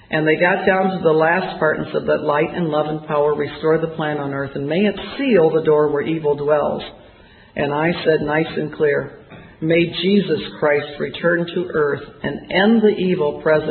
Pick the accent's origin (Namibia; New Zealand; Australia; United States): United States; Fort Wayne, Indiana; even in Fort Wayne, Indiana, which is my hometown